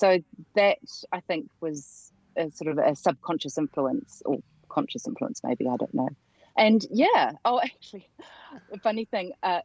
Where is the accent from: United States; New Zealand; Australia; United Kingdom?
New Zealand; I got my first thing published in what was then the Auckland Star when I was growing up in New Zealand.